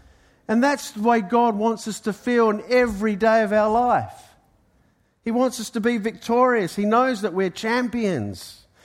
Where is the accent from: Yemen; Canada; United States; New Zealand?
New Zealand; now in Australia; New Zealand. Am I an Australian? You bet your cotton socks I am. You know, but I'm still notified as a Kiwi